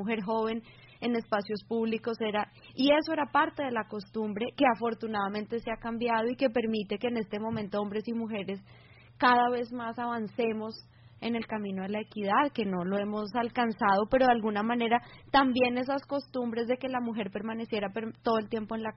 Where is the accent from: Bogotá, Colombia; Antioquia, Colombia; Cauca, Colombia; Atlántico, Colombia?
Bogotá, Colombia; porque yo tampoco soy de aquí, vengo de Bogotá